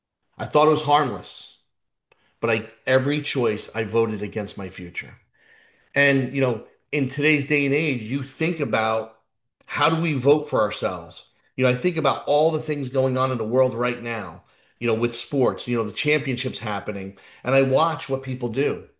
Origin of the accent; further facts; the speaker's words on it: New York, United States; But I grew up in the New York area, and that's what I was going to do.